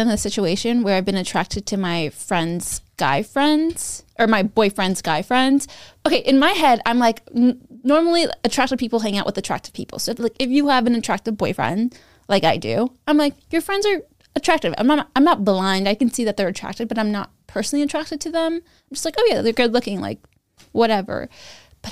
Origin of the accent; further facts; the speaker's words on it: Sacramento, California, United States; I made us Italian cream soda because I grew up near Johnny Carino's, which is like an Italian franchise in Sacramento and probably other parts of the world.